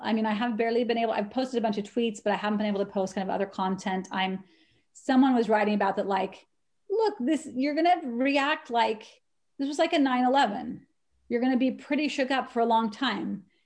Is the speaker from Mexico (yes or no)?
no; St. George, Utah, United States; I remember growing up, I grew up in St. George, Utah, and it's very desert.